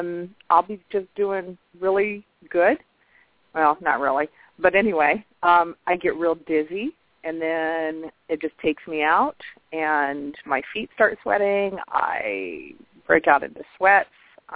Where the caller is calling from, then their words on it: Iowa, United States; from Iowa.